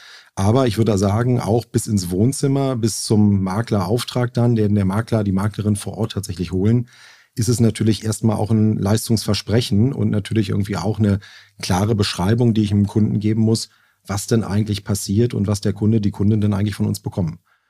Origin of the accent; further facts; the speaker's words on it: Berlin, Germany; bin tatsächlich gebürtiger Berliner.